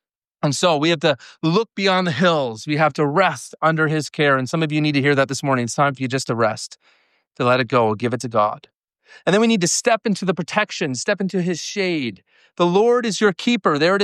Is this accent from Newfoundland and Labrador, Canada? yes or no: yes; Newfoundland and Labrador, Canada; now in Toronto, Canada; when I moved to Toronto from Newfoundland, of course, we don't get a lot of hot sun in Newfoundland.